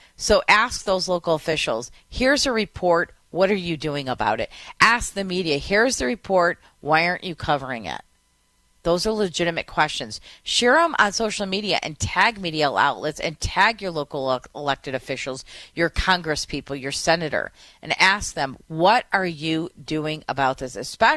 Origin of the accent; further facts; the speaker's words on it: Michigan, United States; Here in Southeast Michigan, in my home state, it is raining.